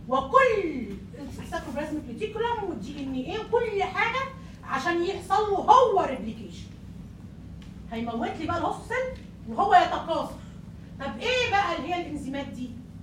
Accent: Egypt; يعني بيعالج حالات مثلا الهيباتايتس بي او سي عندنا في مصر

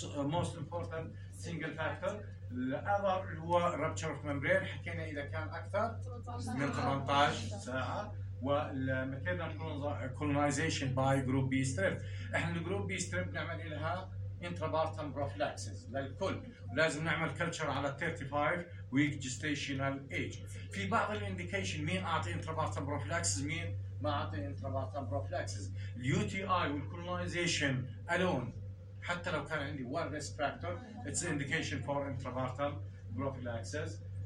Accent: Jordan; عندنا بالاردن قاعد بشوف الجرام نيجاتيف اكثر

